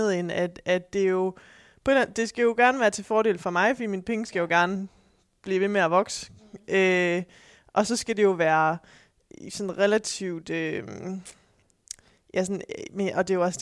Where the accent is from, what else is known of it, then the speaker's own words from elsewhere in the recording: Aarhus, Central Denmark Region, Denmark; Jeg kommer fra Aarhus.